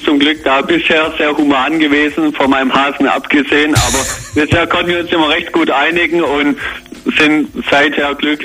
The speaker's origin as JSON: {"language": "German", "town": "Schwieberdingen", "region": "Baden-Württemberg", "country": "Germany", "said": "Ich komme aus dem überschaulichen und schönen Schwieberding bei Ludwigsburg."}